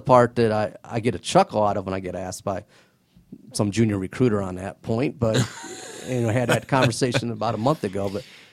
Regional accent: Indiana, United States; No, I tell you what, I grew up in Northern Indiana. I'm a basketball fiend.

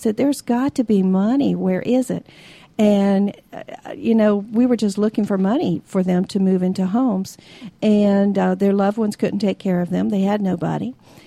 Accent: Tampa, Florida, United States; now in Atlanta, United States; Well, originally I'm from Tampa, Florida, but I've been in Atlanta for 40 years, so this is home.

